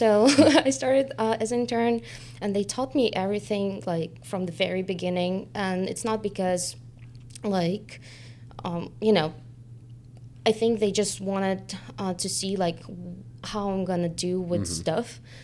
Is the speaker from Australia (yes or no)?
no; Uzbekistan; moved away as an adult; now in United States; I was born and raised in Uzbekistan